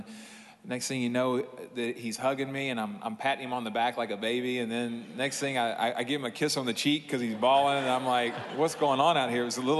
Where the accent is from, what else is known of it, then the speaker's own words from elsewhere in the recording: Houston, Texas, United States; And I took a contract, you know, from Houston to come home. It was my hometown.